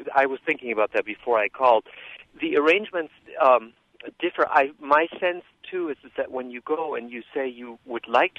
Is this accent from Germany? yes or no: yes; Germany; English is a second language; moved away as an adult; now in United States; I grew up in Germany and came to the U.S. about 20 years ago, a little bit more.